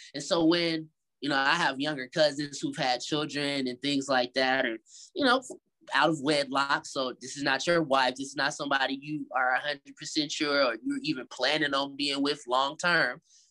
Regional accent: Atlanta, Georgia, United States; now in Las Vegas, United States; I am from Atlanta. I'm from the Black Mecca of the United States.

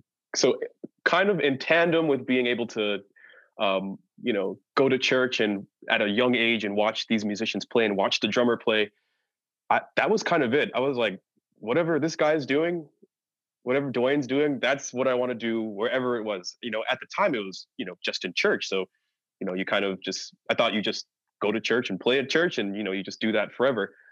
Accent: Englewood, New Jersey, United States; I grew up in Englewood, New Jersey, which is not too far from the big city in New York. And from the jump, I grew up in Jersey

